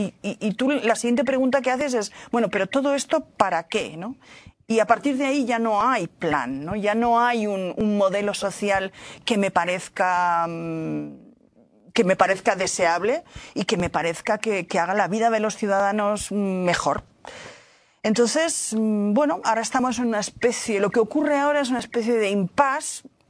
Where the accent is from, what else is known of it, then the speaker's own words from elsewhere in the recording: Barcelona, Catalonia, Spain; yo soy de Barcelona, soy catalana, me considero catalana, me considero también española, me considero europea.